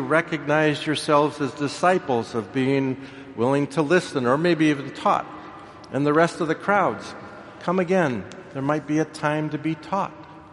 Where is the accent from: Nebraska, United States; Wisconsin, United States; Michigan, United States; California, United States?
Nebraska, United States; I grew up in Nebraska. Neener, neener, neener. And you know, in Nebraska, we've only got two teams.